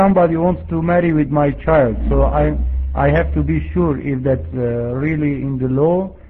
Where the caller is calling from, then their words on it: Sweden; I am calling you from Sweden.